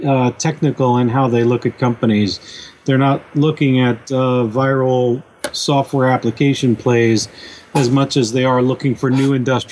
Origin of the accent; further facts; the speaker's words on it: Midwest, United States; I grew up in the Midwest in a farm town without any real network connections.